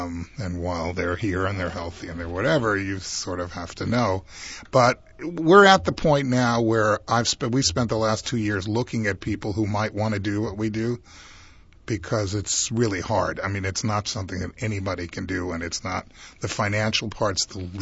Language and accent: English; Israel; I grew up with him in Israel.